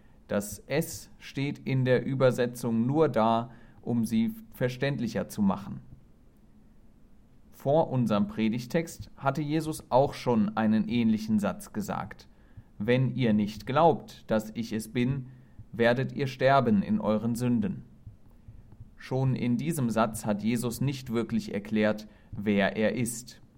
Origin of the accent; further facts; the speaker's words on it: Germany; Ich komme aus Deutschland, ich studiere Theologie, also den christlichen Glauben.